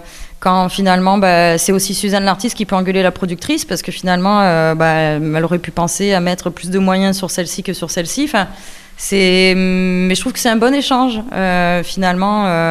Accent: Avignon, Provence-Alpes-Côte d'Azur, France; born there; je suis une femme, je suis blanche, il est noir, je suis queer, il est hétéro, il est né au Congo, je suis née à Avignon.

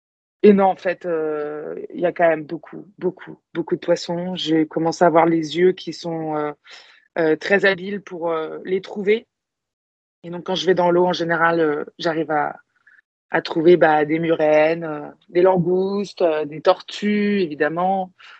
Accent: Brittany, France; Moi, je viens de Bretagne, on n'est pas enfermé en Bretagne en plein hiver où il fait froid

